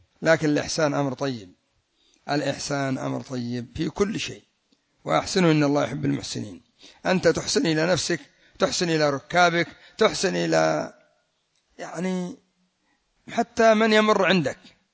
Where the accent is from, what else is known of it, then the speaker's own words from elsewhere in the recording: Yemen; لكن عندنا في اليمن ما شاء الله السيارة تشترى تجلس 40 سنة